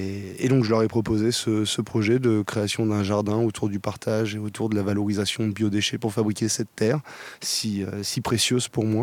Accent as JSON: {"language": "French", "town": "Saint-Savin", "region": "Nouvelle-Aquitaine", "country": "France", "said": "Alors je viens de la Vienne, à côté de Poitiers, un petit village qui s'appelle Saint-Savin."}